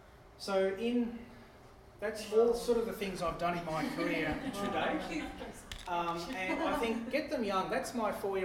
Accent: Melbourne, Victoria, Australia; humour me, I'm from Melbourne, not from Moe.

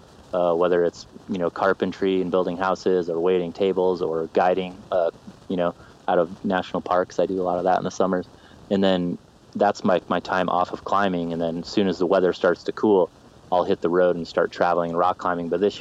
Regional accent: Orem, Utah, United States; also born or lived in Salt Lake City; So I was born in Salt Lake City, Utah.

